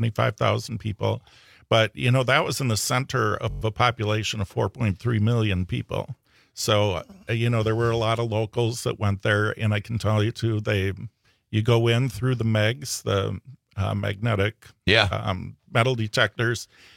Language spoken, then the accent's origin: English; Rosendale, United States; grew up in Rosendale. That's my hometown.